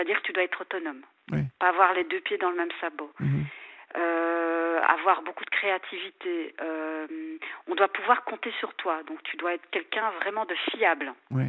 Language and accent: French; Belgium; du fait que je venais de Belgique, on n'a pas trop donné